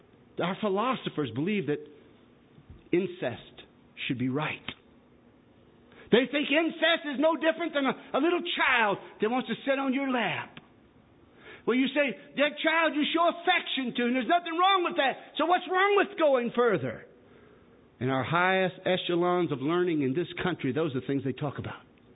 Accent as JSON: {"language": "English", "country": "United States", "said": "And I know I'm American, it's in my blood, and I just love America."}